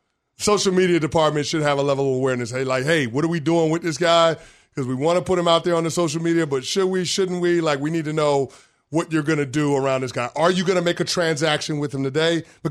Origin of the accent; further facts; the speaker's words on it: New York City, New York, United States; Because you know what I love more than being a New Yorker or being a Lakers fan?